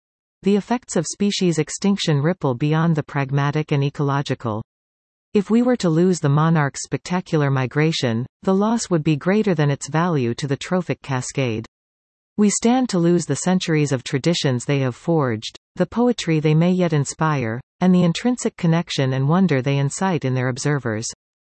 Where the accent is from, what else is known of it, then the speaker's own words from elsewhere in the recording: Panama City, Panamá, Panama; 100 kilometers outside of my hometown of Panama City